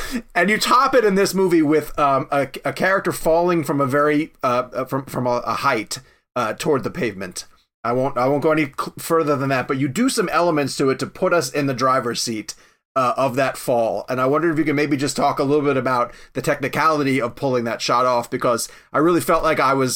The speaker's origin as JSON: {"language": "English", "town": "Charlotte", "region": "North Carolina", "country": "United States", "said": "David, I'm from Charlotte, North Carolina."}